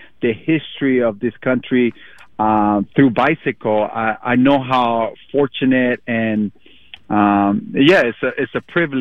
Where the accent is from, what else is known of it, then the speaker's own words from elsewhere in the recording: Panama; I grew up and I was born in Panama.